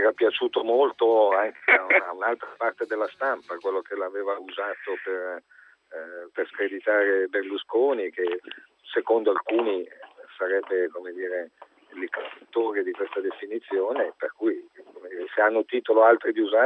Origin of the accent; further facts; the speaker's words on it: Milan, Lombardy, Italy; Sono milanese.